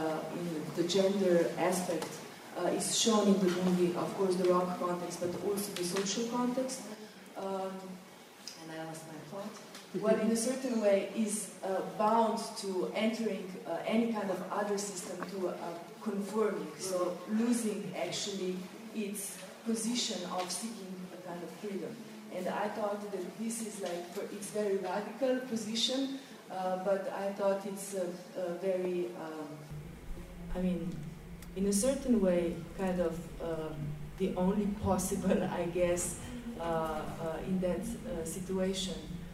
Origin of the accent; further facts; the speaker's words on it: Slovenia; English is a second language; I come from Slovenia, ex-Yugoslavia